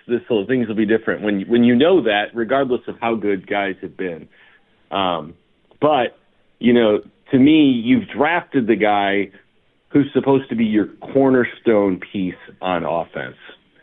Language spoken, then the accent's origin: English; Chicago, Illinois, United States; You know, with the Blackhawks, as a Chicagoan, it comes down to ownership.